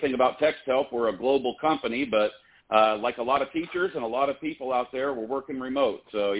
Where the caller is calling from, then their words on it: Florida, United States; I'm calling from Central Florida, Larry. I spent 20 years down here teaching education here in Central Florida. So I live just east of Orlando, actually, about 30 miles from the beach.